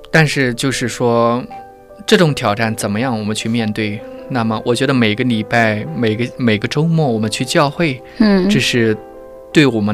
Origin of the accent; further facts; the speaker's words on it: China; now in Australia; 因为我是中国人，我说流利的中文，那么同时也能说流利的英文，这就是你与人不同的地方。